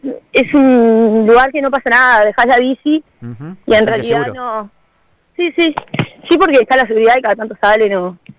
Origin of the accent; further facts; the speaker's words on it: Montevideo, Uruguay; now in Maldonado, Uruguay; Sí, yo en mi caso por lo menos soy de Montevideo. Yo elegí venirme a estudiar a Maldonado.